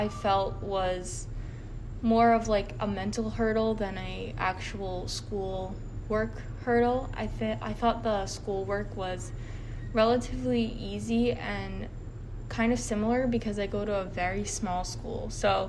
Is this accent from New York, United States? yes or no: yes; Long Island, New York, United States; I'm from Long Island, New York.